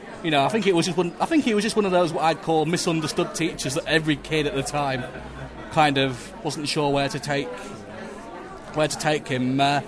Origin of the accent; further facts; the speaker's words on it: Leeds, Yorkshire and the Humber, United Kingdom; I'm originally from Leeds. I went to the school between 1993 and 2002.